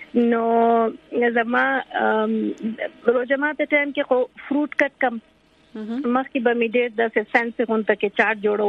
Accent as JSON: {"language": "Pashto", "town": "Swat", "region": "Khyber Pakhtunkhwa", "country": "Pakistan", "lives_now": "Toronto, Canada", "said": "زه ټورنټو کې اوسم، خو بیسیکلی زه د سواتی یم."}